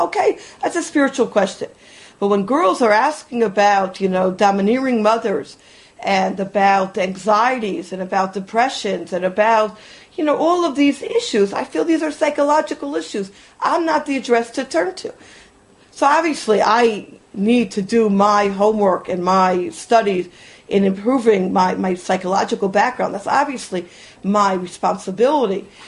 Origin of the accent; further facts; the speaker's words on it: New York, United States; The way I define the sticks, being a New Yorker, is anywhere outside of New York.